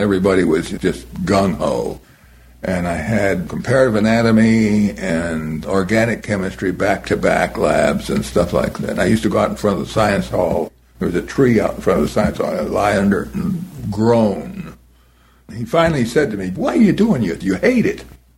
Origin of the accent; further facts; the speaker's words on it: Illinois, United States; And then I got out and went to Illinois Wesleyan University in my hometown, pre-med, because I wanted to do something useful.